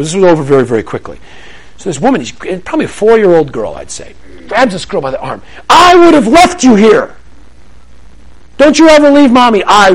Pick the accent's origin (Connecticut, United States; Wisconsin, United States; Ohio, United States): Connecticut, United States; I grew up in Connecticut, and grew up on this one suburban street.